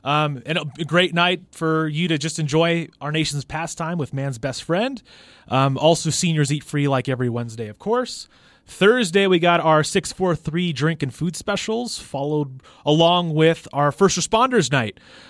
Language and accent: English; Burbank, California, United States; I grew up in Burbank, so right outside Los Angeles, and we went to watch batting practice.